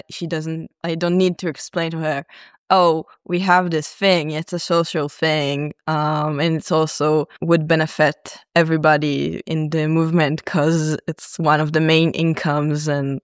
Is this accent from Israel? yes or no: yes; Nof HaGalil, Northern District, Israel; I'm from Nof HaGalil and that's it. It's okay.